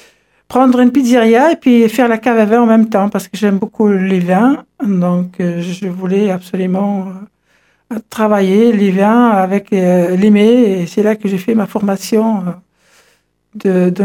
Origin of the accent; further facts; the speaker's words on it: Morocco; also born or lived in Algeria; now in France; Je suis berbère, du Maroc.